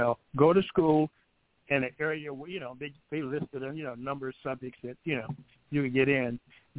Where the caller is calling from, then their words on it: Detroit, Michigan, United States; from Detroit.